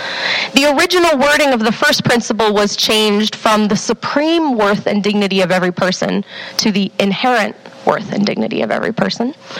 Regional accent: Texas, United States; I grew up in Texas, and that often meant attending Southern Baptist churches.

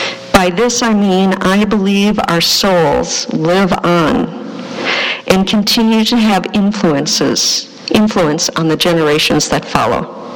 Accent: Minnesota, United States; Twins baseball, I'm from Minnesota, of course.

